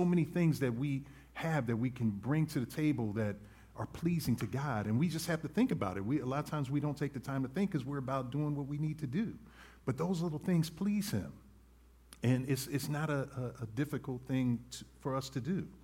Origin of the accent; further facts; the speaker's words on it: Philadelphia, Pennsylvania, United States; My family always says, "Why aren't you an Eagles fan?" Because I'm from Philadelphia.